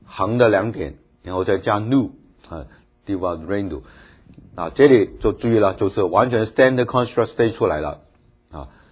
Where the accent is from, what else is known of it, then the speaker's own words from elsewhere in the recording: China; 那么美国人学这些字尾呢？就很痛苦了，但是呢我们中国人呢，我们等一下把这些字尾呢啊，这十个字尾呢有一点 association 呢就不会很难啊，